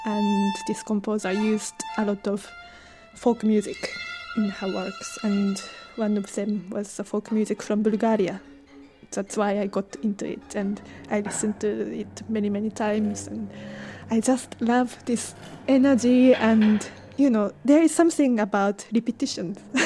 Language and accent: English; Japan; English is a second language; moved away as an adult; now in Scotland, United Kingdom; I am originally from Japan, but I've lived here for more than 10 years, and I think Scotland as my home.